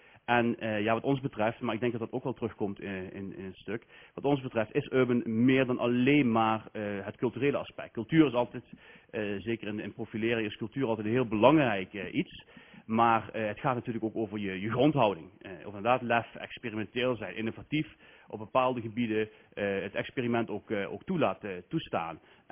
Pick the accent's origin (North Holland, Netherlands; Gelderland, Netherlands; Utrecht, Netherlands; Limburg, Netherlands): Limburg, Netherlands; Heerlen; Dat heb ik bijna niet kunnen missen als Heerlenaar, misschien kan ik wel zeggen als Nederlander.